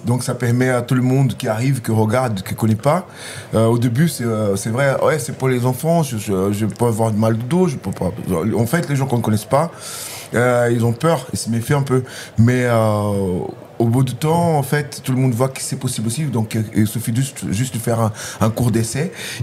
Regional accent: Rio de Janeiro, Brazil; French is a second language; c'est Rio de Janeiro, pour moi, je viens de Rio.

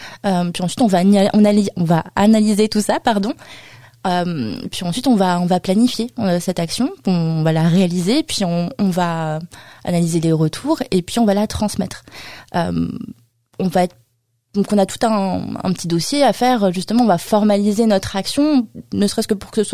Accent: Château-du-Loir, Pays de la Loire, France; À titre d'exemple, moi je suis de Château-du-Loir.

